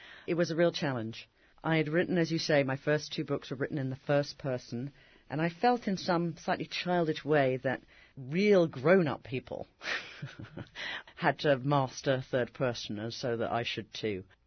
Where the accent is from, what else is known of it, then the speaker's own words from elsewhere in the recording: England, United Kingdom; I think any person born and raised in England has a very heightened sensitivity to class issues.